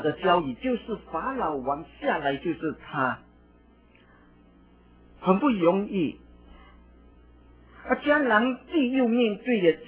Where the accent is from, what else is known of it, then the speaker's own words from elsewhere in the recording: China; 照情照理来讲，以我们中国人来看，这个是最好最好的时候。